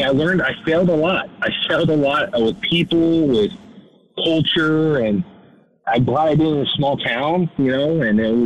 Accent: Scottsdale, Arizona, United States; they're based in my hometown, Scottsdale, Arizona.

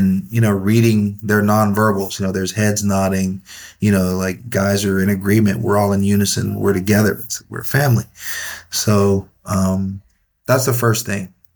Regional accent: Chiefland, Florida, United States; I'm from North Central Florida, a little town called Chiefland.

